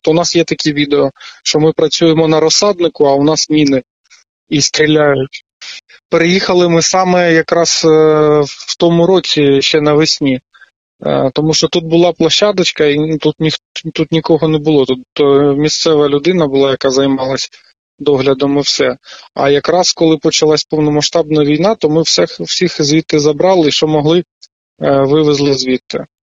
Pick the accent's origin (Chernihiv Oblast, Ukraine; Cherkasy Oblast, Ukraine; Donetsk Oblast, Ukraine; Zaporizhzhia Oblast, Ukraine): Donetsk Oblast, Ukraine; Pokrovsk; Я з Покровська.